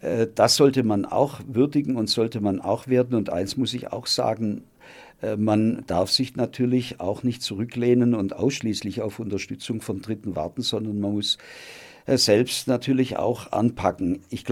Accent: Ellwangen, Baden-Württemberg, Germany; auch in meiner Heimatstadt in Ellwangen.

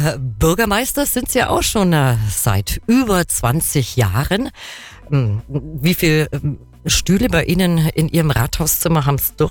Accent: Kempten, Bavaria, Germany; ich bin eine Städterin, ich bin in Kempten aufgewachsen, ist ein bisschen größer als Buchenberg.

